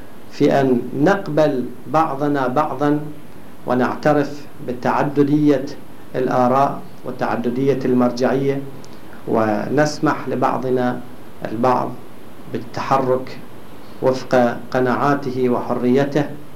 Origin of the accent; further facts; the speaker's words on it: Bahrain; فالصراعات والنزاعات والمواقف السياسية المتباينة عندنا في البحرين تجعل المجتمع عندنا مجتمعا متنازعا